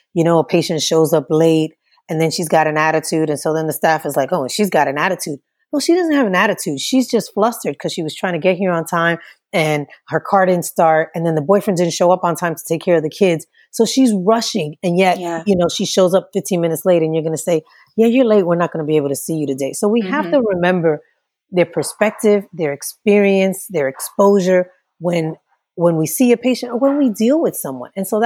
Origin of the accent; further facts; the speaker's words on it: New York, United States; Like, I'm from New York.